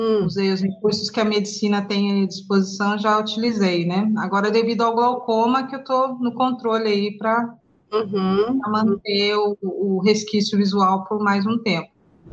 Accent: Umuarama, Paraná, Brazil; now in Curitiba, Brazil; Eu sou natural do Paraná, do interior, nasci em Moarama e vivo na região metropolitana, em Curitiba, já há mais de 20 anos. Então, eu sou, acho que, a famosa curitiboca, né?

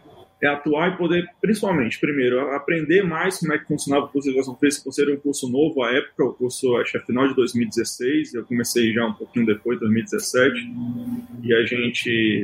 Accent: Brazil; moved away; a gente está aqui já parte do outro hemisfério já, tão longe que a gente é do Brasil.

